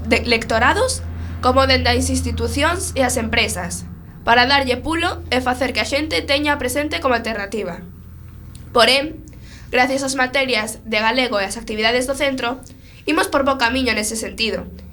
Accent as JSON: {"language": "Galician", "region": "Galicia", "country": "Spain", "said": "para expresar a miña cultura e a miña personalidade como galega."}